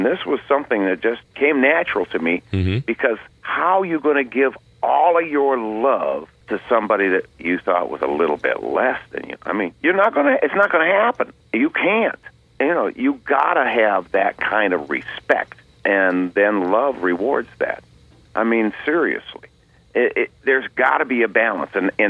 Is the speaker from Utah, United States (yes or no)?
no; Flint, Michigan, United States; I'm homeboy. My family's here.